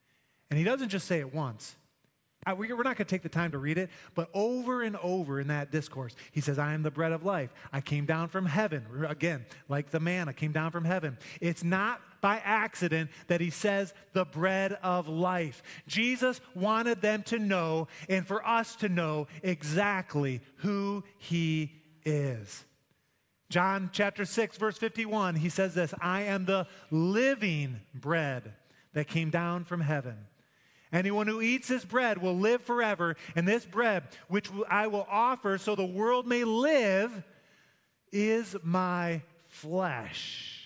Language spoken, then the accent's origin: English; United States; I'm an American. Go USA.